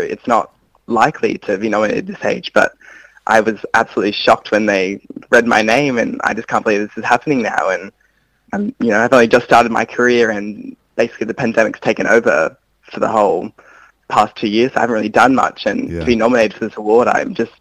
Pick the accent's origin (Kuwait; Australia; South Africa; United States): Australia; Sydney, New South Wales; now in Melbourne, Australia; I'm originally from Sydney, but moved to the school in 2016 to, pursue ballet.